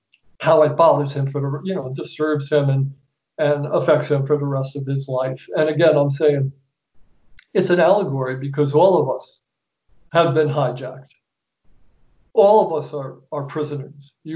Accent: New York, United States; accent: New York; I disavow all the mistakes that I made in it and my New York accent

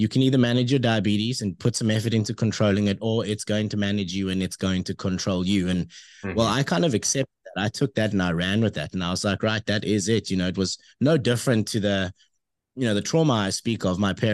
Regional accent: Cape Town, Western Cape, South Africa; I'm from Cape Town. I'm from Cape Town, South Africa. I was born here and just never left. I was born in a suburb called Deep Reverts in the southern suburbs.

